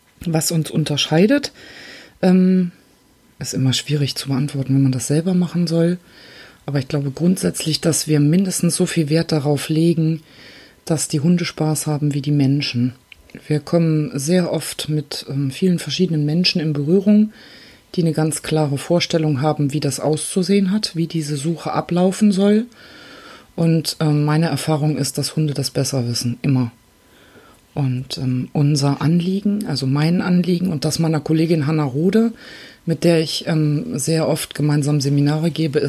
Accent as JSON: {"language": "German", "town": "Osterode", "region": "Lower Saxony", "country": "Germany", "said": "Ich komme aus dem Landkreis Göttingen, dem Altkreis Osterode. Dort sitzt auch meine Hundeschule."}